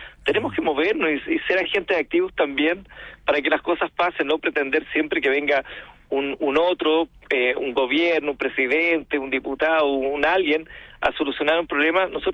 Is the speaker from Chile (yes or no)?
yes; Chile; Querámonos un poquito más, si somos todos chilenos que queremos lo mejor para nuestras familias.